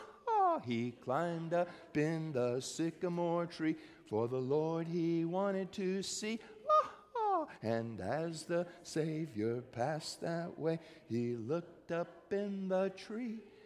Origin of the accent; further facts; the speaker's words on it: Pflugerville, Texas, United States; growing up in Pflugerville, we were only 13 miles away from that stadium where that burnt orange team played football.